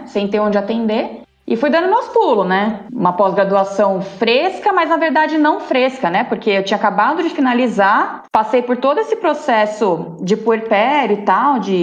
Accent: São Paulo, Brazil; also born or lived in Bebedouro; Eu nasci em Bebedouro, no interior de São Paulo também. Por conta de mudança profissional do meu pai, a gente se mudou para São Paulo, eu era bem pequenininha e fui fazendo tudo lá, me formei lá na FMU.

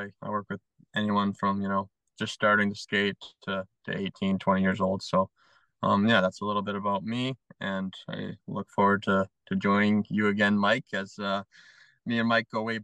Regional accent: Vernon, British Columbia, Canada; now in Regina, Canada; like Michael said. I'm originally from Vernon, BC. I've been in Regina, Saskatchewan now.

